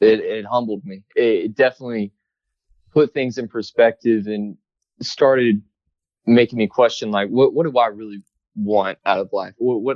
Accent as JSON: {"language": "English", "town": "Birmingham", "region": "Alabama", "country": "United States", "tie": "born or raised there", "said": "But I grew up in Birmingham, Alabama, right down the street from famous Packers quarterback Bart Starr."}